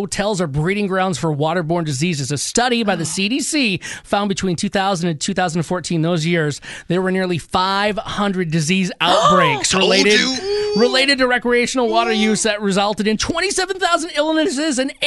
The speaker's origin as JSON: {"language": "English", "region": "Michigan", "country": "United States", "said": "I'm from Michigan."}